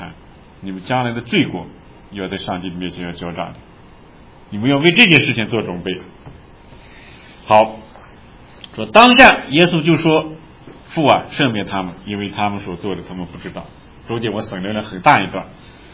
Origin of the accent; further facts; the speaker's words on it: China; 我们中国人好多经过文化大革命，文化斗争的时候，脖子上插个牌子，对吧？